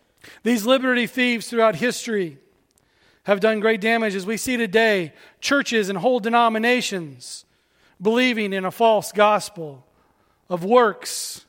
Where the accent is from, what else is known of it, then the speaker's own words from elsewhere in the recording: United States; Now, when I use the word liberty, especially as an American, it has a special place in our hearts